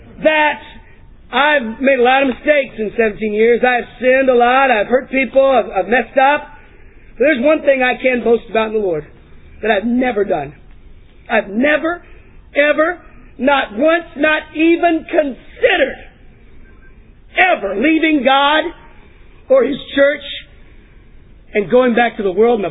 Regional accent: Texas, United States; I grew up with them in Texas and just believe they're supposed to be outside.

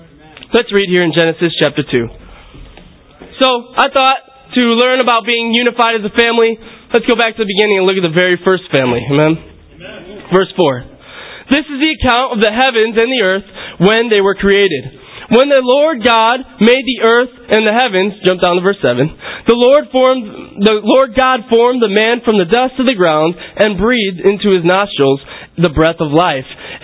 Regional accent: Syracuse, New York, United States; I'm from Syracuse. But I know a lot of us from Syracuse, we're unified on

